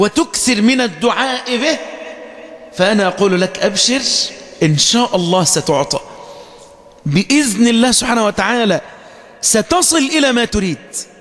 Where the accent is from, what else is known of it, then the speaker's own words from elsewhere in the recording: Egypt; بلدنا مصر